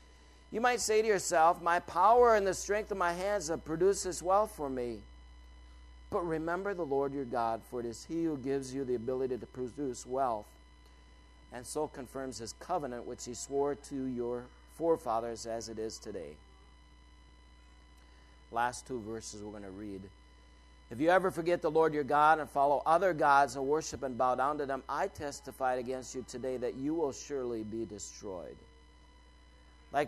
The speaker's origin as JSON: {"language": "English", "country": "United States", "tie": "born or raised there", "said": "it's just not on my radar because I grew up in America."}